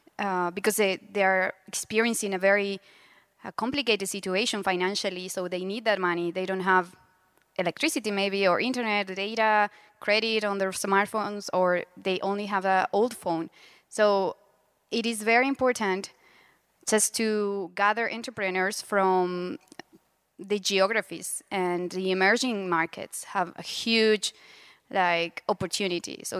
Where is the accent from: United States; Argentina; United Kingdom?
Argentina; I'm from Argentina.